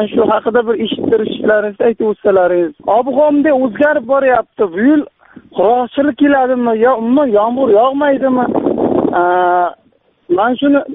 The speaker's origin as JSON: {"language": "Uzbek", "town": "Qamashi", "region": "Qashqadaryo Region", "country": "Uzbekistan", "said": "Men Qashqadaryodanman. Qamashdan qishloq chiqdim."}